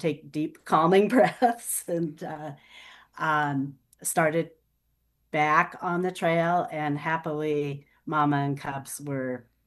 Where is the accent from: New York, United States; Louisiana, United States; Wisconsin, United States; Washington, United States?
Washington, United States; Seattle; I grew up in the Seattle area. And when my parents divorced when I was nine, my dad didn't know what to do with my sister and me on his Sunday afternoons. So he took us to Mount Rainier